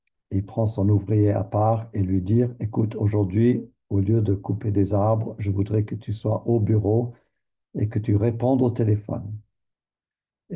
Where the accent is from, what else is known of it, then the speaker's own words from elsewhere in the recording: Canada; Il y avait un bûcheron, on va dire dans le nord du Canada, je viens du Canada.